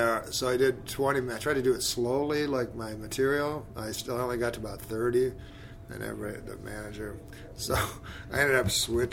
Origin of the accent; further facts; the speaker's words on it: Ottawa, Ontario, Canada; because I was from Ottawa, so close to Montreal, so I knew.